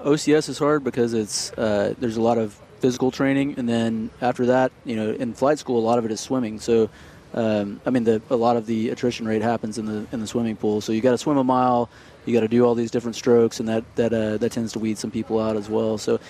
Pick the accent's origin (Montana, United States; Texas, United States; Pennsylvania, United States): Texas, United States; I grew up in North Central Texas and just wasn't exposed to, I mean, I had traveled before